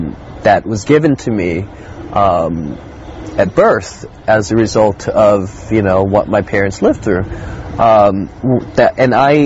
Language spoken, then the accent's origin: English; United States; You know, I'm American. This is my home. But I am culturally displaced.